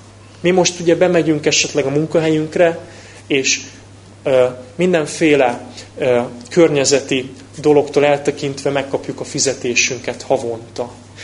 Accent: Budapest, Hungary; mert Budán nőttem föl

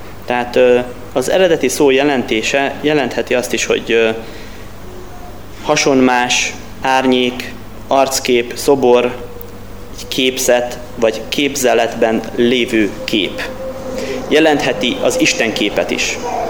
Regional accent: Szeged, Csongrád-Csanád, Hungary; mert mi Alföldről jövünk, Szegedről, hát nekünk ez minden izgalmas, ami nem egyenes

